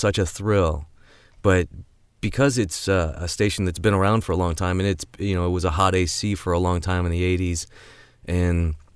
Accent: St. Louis, Missouri, United States; now in Chicago, United States; So St. Louis, my hometown, loved to be there, had a lot of fun, was only there for 8 months.

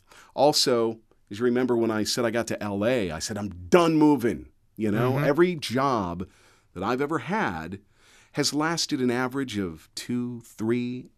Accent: Cleveland, Ohio, United States; He's one of the guys that taught me a lot back in my hometown of Cleveland when he was at GCL.

